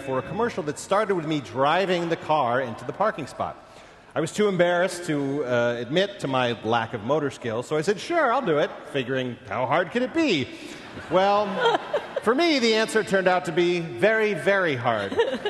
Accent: New York, United States; also born or lived in Chicago; I grew up in New York, I went to college, and I lived in Chicago for 15 years. I live in New York now, and so I just never learned how to drive.

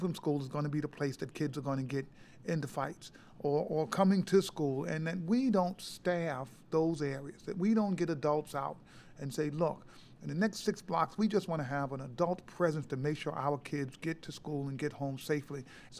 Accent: New York City, New York, United States; You know, where I was growing up, race was not a factor.

